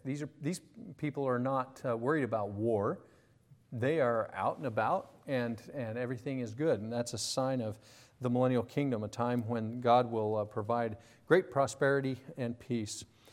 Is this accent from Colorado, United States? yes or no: yes; Colorado, United States; I grew up in the American West, Colorado, and I'm a bit of a cowboy.